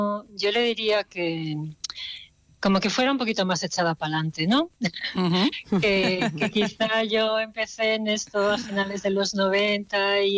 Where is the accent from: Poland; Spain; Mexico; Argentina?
Spain; Basque Country; yo como soy nacido en el País Vasco y pasé allí mi primera juventud